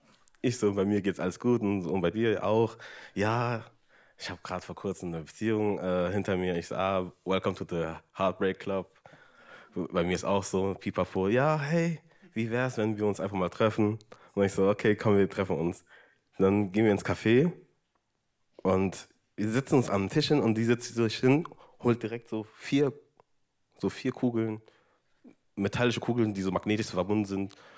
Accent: Saarland, Germany; ich komme aus dem Saarland.

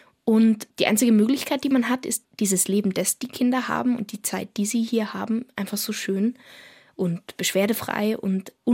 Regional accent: Innsbruck, Tyrol, Austria; Also wir kommen ja aus Tirol, eben in Innsbruck, wie du sagst.

